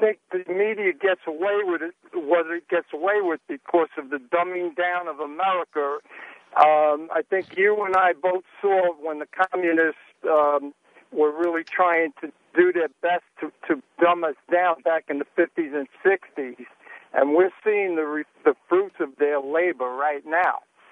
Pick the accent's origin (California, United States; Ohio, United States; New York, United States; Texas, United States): New York, United States; Bronx; I'm from the Bronx. I think you and I are about the same age.